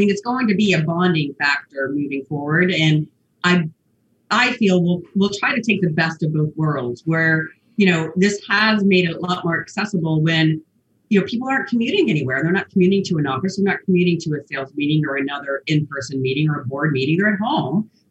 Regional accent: Germany; I'm German.

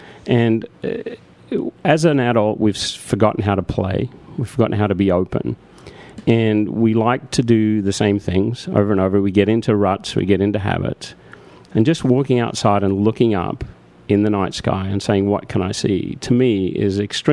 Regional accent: Australia; accent: Australian; now in United States; being an Australian, having an Australian accent, living in America, although my accent is a little more muted if you ask my Australian friends

